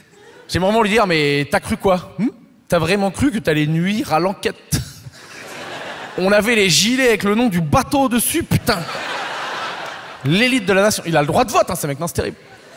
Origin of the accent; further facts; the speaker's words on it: Poitiers, Nouvelle-Aquitaine, France; Savoir que moi, en plus, je viens de Poitiers.